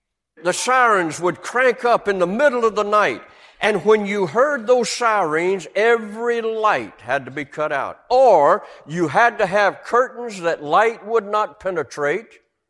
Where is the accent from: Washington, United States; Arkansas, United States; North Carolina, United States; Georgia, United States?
North Carolina, United States; I'm from North Carolina. Just to the east of us is what we call the Outer Banks.